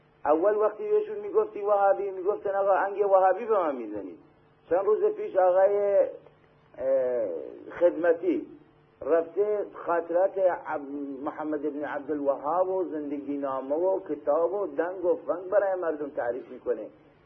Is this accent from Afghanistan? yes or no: no; Iran; بالاخره ما وطنمون مال ایرانه